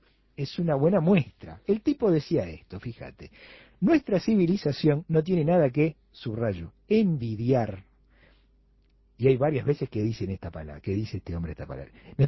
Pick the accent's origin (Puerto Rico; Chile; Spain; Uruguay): Uruguay; cómo somos los uruguayos